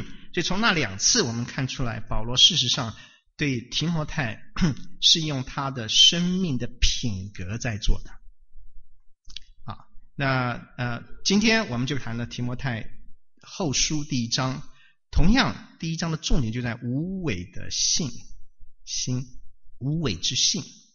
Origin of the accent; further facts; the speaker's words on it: China; 对不起，我从中国来，我尽量用中国的字眼